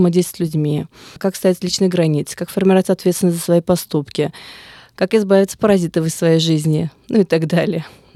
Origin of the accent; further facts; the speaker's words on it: Russia; до своих родителей, у которых армянский менталитет, донести то, что я выросла в России со 2 класса.